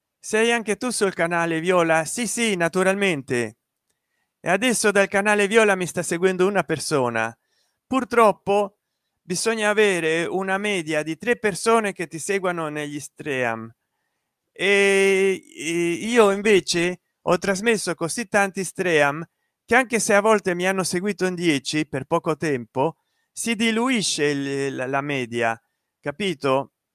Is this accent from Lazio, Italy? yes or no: yes; Rome, Lazio, Italy; Mi spiace deluderti, ma sono romano di Casalpaloco.